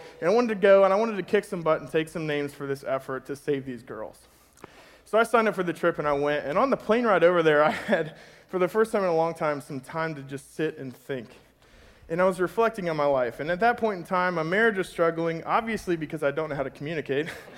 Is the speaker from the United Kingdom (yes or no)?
no; Kentucky, United States; And I'm from Kentucky, so I'm thinking, yeah, no problem